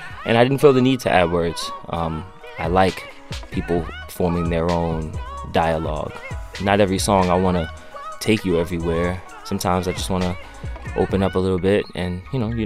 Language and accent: English; Bronx, New York, United States; the mental pollution that was in part growing up in the Bronx.